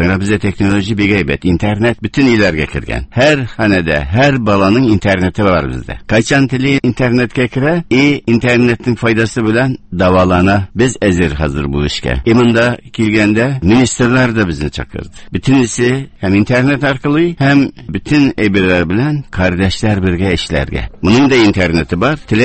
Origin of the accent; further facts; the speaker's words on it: Kazan, Tatarstan, Russia; moved away; мин үзем татар кешесе булып, Казаннан киткән кеше булып